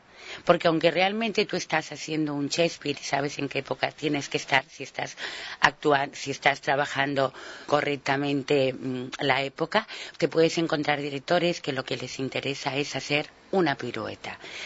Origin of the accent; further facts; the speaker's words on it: Canary Islands, Spain; Catalan is a second language; Sí, sóc canària i enraono català i l'entenc molt bé.